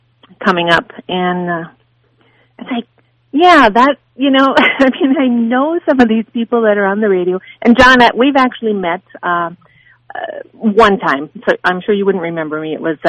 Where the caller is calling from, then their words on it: Lino Lakes, Minnesota, United States; We're in Lino Lakes these